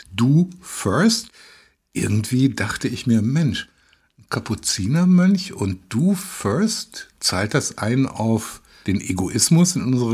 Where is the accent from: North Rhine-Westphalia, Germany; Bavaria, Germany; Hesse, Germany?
Hesse, Germany; Frankfurt; hier in meiner Heimatstadt in Frankfurt